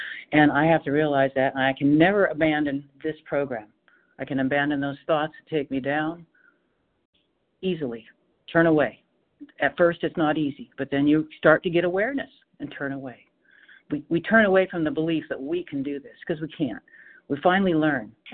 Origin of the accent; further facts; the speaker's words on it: Washington, United States; I'm from Washington State, by the way.